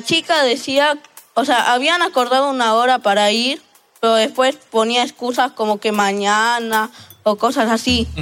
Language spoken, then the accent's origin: Spanish; Tacna, Peru; somos de Tacna